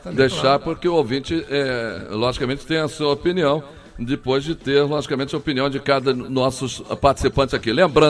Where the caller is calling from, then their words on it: Graça, Ceará, Brazil; boa tarde, sou da cidade de Graça, no Ceará.